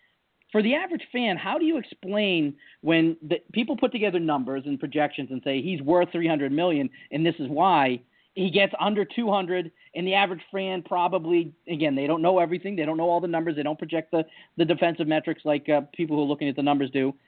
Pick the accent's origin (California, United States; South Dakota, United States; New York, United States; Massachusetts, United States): Massachusetts, United States; Boston; I use them a lot because I'm from Boston.